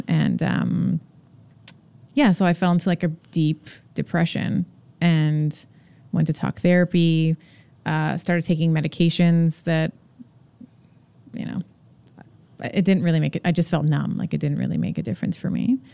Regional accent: Montreal, Quebec, Canada; I mean, we grew up in Montreal.

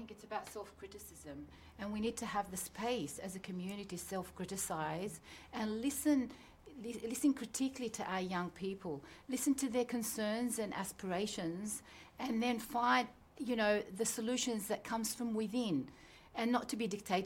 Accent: Australia; within the ability that we have to work within as Australians and as Australian Muslims.

